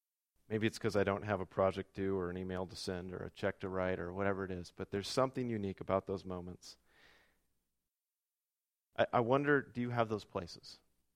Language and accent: English; Salem, Oregon, United States; I grew up in the West Hills of Salem. And from our house, every morning you could look out the windows and see, well, when it wasn't foggy and cloudy, you could look out and see the Cascades lined up.